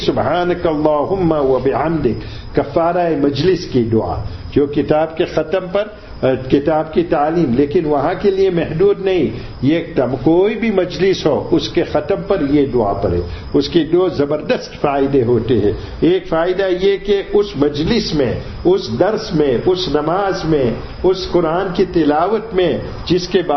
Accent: India; moved away; اور جب میں ہندوستان سے آیا

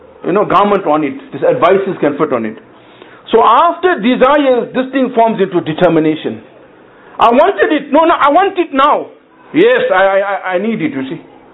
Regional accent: Durban, KwaZulu-Natal, South Africa; Now you see, we come from Durban.

